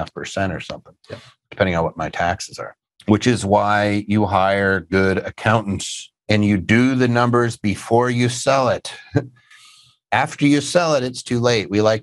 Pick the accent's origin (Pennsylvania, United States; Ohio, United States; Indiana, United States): Pennsylvania, United States; Philadelphia; now in Vashon, United States; But yeah, I grew up in Philadelphia, then moved out to an island in the middle of Puget Sound called Vashon.